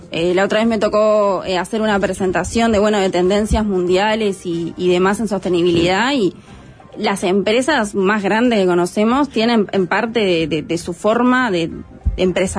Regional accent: Montevideo, Uruguay; Yo soy de Montevideo, no tenía contacto con nada.

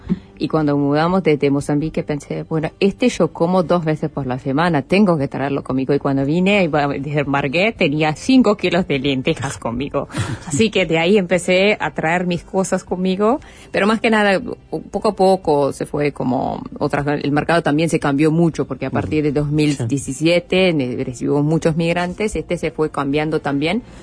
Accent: Saudi Arabia; also born or lived in Pakistan; Así que casi que tenía un mes cuando llegué en Arabia Saudita, y de ahí hasta 17 años de mi vida.

